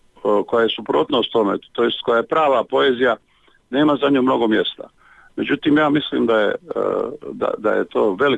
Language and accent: Croatian; Bosnia & Herzegovina; državljan sam Bosne i Hercegovine, to je moja jedina domovina u kojoj ja ostvarujem svoj život i svoju književnost.